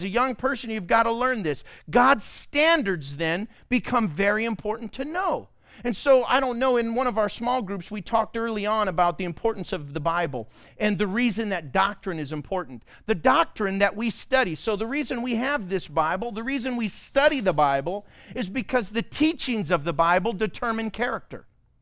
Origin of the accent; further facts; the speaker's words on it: Oklahoma, United States; I was in Oklahoma. I was raised in Oklahoma. In Oklahoma, you got whooped everywhere.